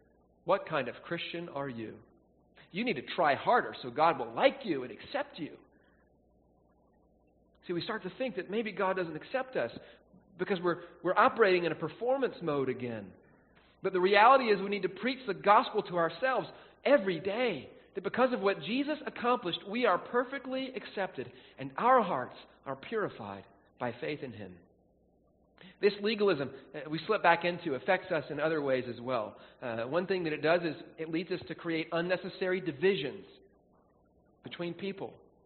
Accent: Southern United States, United States; here's how it was where I grew up in the Southern churches.

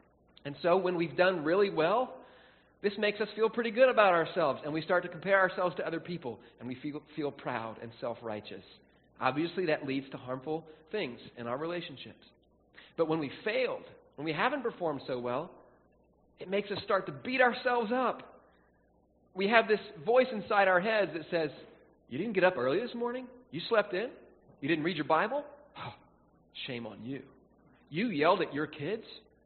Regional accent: Southern United States, United States; here's how it was where I grew up in the Southern churches.

